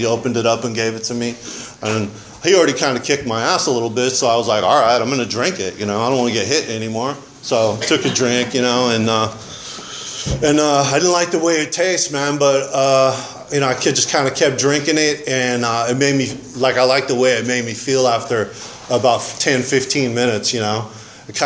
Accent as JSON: {"language": "English", "town": "Santa Barbara", "region": "California", "country": "United States", "tie": "born or raised there", "said": "So I grew up in Santa Barbara. I came from a pretty fragmented, broken home."}